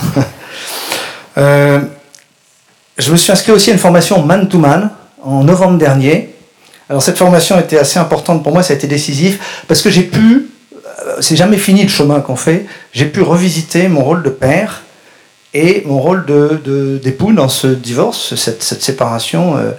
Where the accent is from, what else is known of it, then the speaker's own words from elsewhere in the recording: France; Je suis français, né dans une famille catholique, j'ai été élevé chez les maristes et les jésuites.